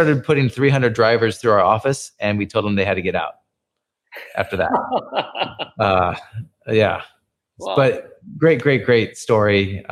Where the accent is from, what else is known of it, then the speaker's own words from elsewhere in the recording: San Francisco, California, United States; When Uber first came to the Philippines, nobody knew who they were. I was from San Francisco.